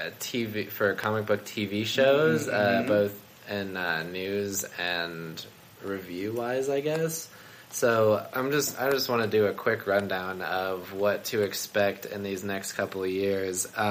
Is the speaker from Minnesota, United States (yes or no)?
no; Atlanta, Georgia, United States; I'm from Atlanta originally